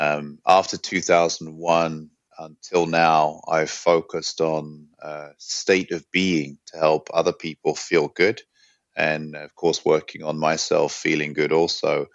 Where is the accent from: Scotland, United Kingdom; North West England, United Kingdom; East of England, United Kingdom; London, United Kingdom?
London, United Kingdom; also born or lived in New York; now in Sweden; I grew up in London. I've been living in Sweden now for over 10 years, and I came here from New York